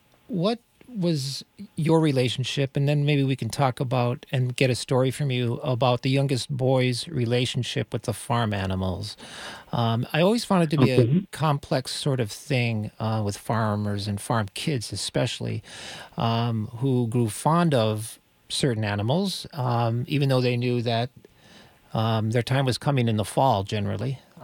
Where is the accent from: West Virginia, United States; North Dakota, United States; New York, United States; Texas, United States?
North Dakota, United States; So, Jim, I grew up in North Dakota, not on a farm, but I have many relatives who lived on a farm